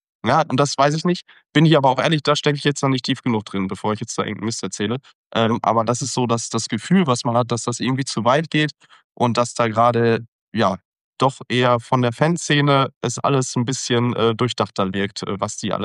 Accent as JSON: {"language": "German", "town": "Dortmund", "region": "North Rhine-Westphalia", "country": "Germany", "tie": "born or raised there", "said": "Ich bin in Dortmund aufgewachsen, groß geworden, wohne jetzt seit mehreren Jahren auch in der Innenstadt, also Kreuzviertel und drumherum."}